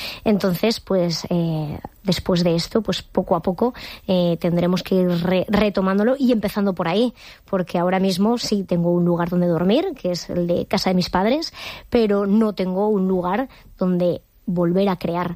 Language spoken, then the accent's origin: Spanish; Valencian Community, Spain; casi todas las integrantes de nuestro grupo somos del Horta Sud, de poblaciones como Alacuas, Catarroja, Benetúser y Picaña.